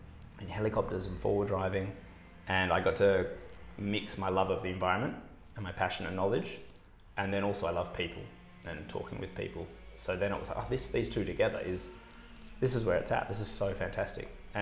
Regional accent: United States; But I grew up down in South Frio on Rose Street.

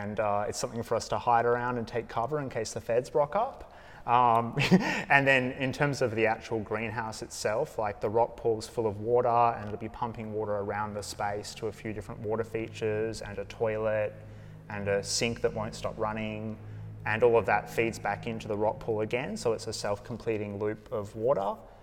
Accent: Margaret River, Western Australia, Australia; this sort of like can-do ad hoc aesthetic that was present in a lot of the houses that I grew up around down in Margaret River.

